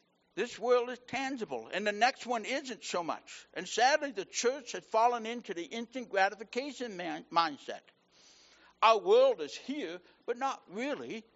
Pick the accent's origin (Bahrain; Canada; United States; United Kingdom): Canada; Being a Canadian, I understand the historical background and the pride connected to the word patriot.